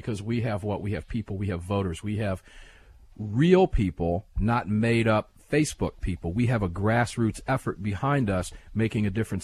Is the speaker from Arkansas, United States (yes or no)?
yes; Arkansas, United States; You know, this is my home state here.